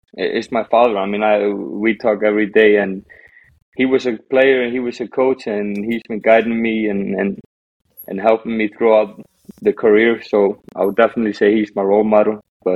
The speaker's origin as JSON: {"language": "English", "country": "Iceland", "tie": "born or raised there", "second_language": "English", "said": "that was kind of my idol growing up in the Icelandic league."}